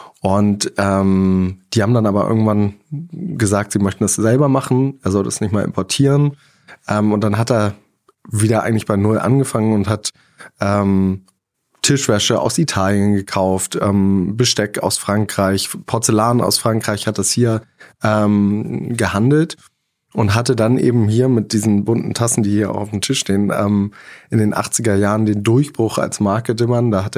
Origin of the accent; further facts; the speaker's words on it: Hamburg, Germany; Wir kommen aus Hamburg.